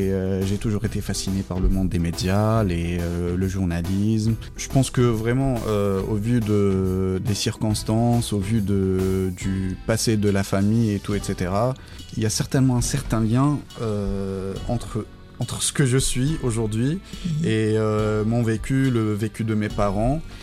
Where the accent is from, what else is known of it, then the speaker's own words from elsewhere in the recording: Tizi Ouzou, Tizi Ouzou Province, Algeria; Donc je suis né à Tizi Ouzou, j'ai grandi là-bas. C'était une enfance ordinaire comme tout enfant d'Algérie. J'ai grandi dans une famille palestinienne qui parle le dialecte palestinien à la maison.